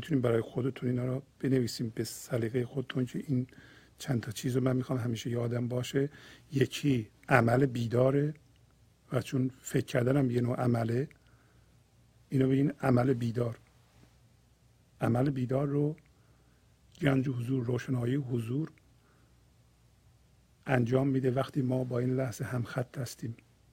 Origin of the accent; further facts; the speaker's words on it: Iran; من همچون ایرانی هستم